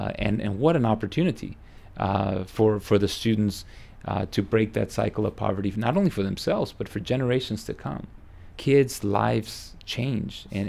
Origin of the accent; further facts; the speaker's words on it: Texas, United States; Growing up in the South Texas, in the summers when I was in elementary school all the way through high school, I worked in the fields and I picked okra, of all things.